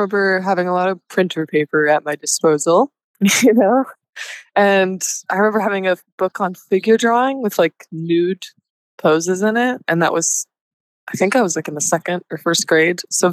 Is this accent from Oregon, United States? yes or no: yes; Oregon, United States; No, I'm from like a small town down in southern Oregon. It's very rural. It's kind of a hellhole, honestly.